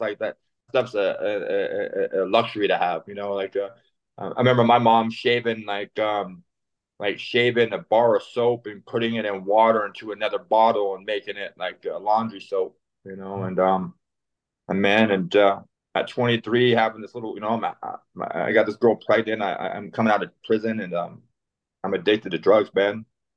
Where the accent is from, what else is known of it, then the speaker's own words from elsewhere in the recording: California, United States; I grew up, man. I grew up, I'm from Antelope Valley, Palmdale, Lancaster, Quartzsill, Antelope Bakers, Roseman, Lake LA, anywhere out there. I was in all of it.